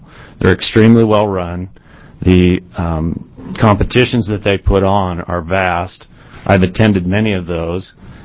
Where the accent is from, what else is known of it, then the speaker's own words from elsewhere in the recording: Pleasant Hill, Oregon, United States; I'm listed as a Eugene resident. I'm actually not. I'm from Pleasant Hill, which is a 4A school.